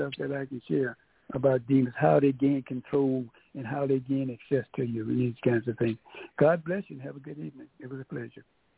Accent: New York, United States; You know, we grew up in New York.

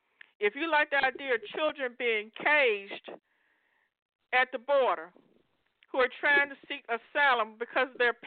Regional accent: United States; I am an American. I happen to be a black American, but I'm an American.

